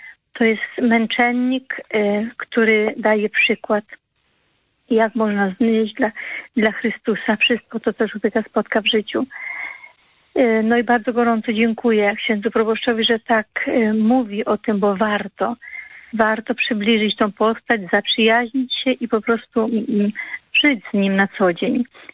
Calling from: Italy; dzwonię z Włoch.

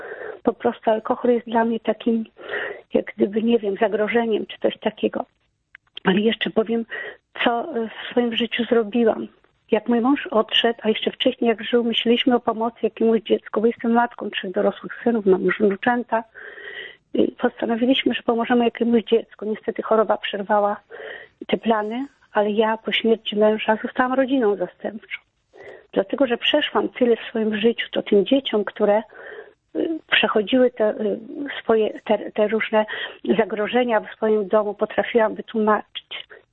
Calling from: Warsaw, Masovian Voivodeship, Poland; z Warszawy.

